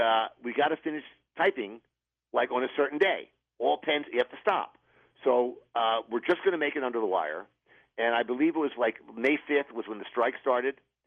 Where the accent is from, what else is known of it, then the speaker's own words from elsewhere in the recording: Pennsylvania, United States; I grew up in Pennsylvania.